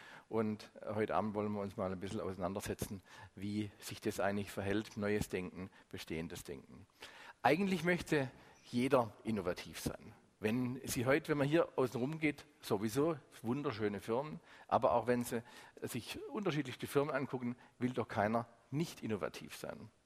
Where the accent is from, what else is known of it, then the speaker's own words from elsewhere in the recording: Southern Germany, Germany; Wir als Süddeutsche sind ja die Passagiere, die hier permanent durchzischen in die Vorarlberger Alpen